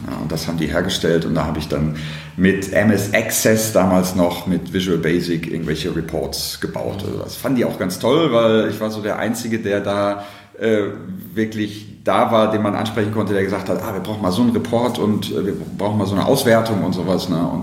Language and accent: German; Dortmund, North Rhine-Westphalia, Germany; Ich komme ursprünglich aus Dortmund, bin da zur Schule gegangen und habe da ein Studium gemacht.